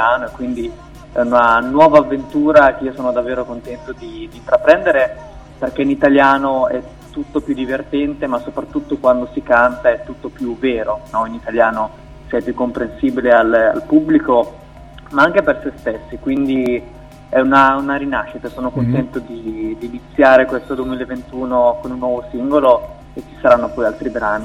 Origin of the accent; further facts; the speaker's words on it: Rimini, Emilia-Romagna, Italy; perché io sono di Rimini